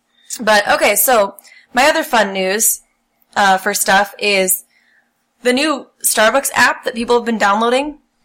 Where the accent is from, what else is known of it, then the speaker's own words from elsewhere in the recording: Oregon, United States; also born or lived in California; California back to Oregon. And the drive up is like super, super long. It's like 1,500 or 1,700 miles back to my hometown.